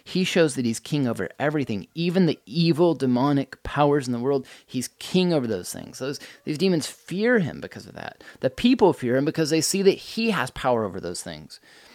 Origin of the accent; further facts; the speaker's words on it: United States; there are things about my value system as an American person, as a human being, that need to change